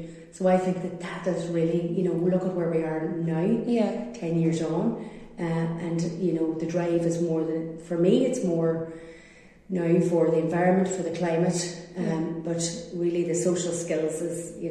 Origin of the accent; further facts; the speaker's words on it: Derry, Northern Ireland, United Kingdom; now in Donegal, Ireland; I'm from Derry and I moved to Donegal. When I moved to Donegal 20 years ago